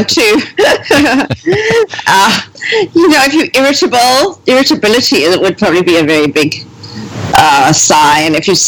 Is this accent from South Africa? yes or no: yes; South Africa; I grew up in South Africa. Towards the last years of apartheid.